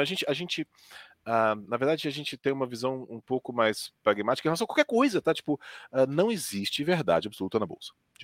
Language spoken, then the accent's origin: Portuguese; Goiânia, Goiás, Brazil; eu sou de Goiânia, né? Pra quem não sabe, eu sou goiano.